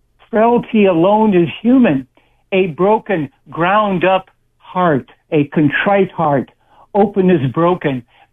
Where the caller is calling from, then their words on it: Santa Cruz, California, United States; I'm calling from Santa Cruz.